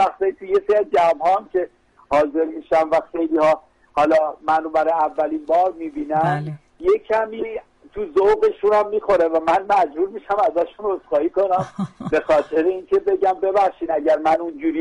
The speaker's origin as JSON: {"language": "Persian", "town": "Tehran", "region": "Tehran Province", "country": "Iran", "tie": "born there", "also_born_or_lived": "Yazd", "said": "خود من ولی متولد تهرانم و خب به هر حال بیشتر سالها اینجا بودم و اونجا بودم"}